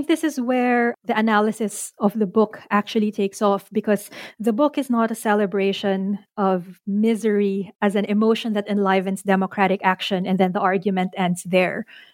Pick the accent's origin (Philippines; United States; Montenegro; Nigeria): Philippines; I'm Filipino, but I don't know the language. I'm fair-skinned, which is an indicator of class privilege in the Philippines.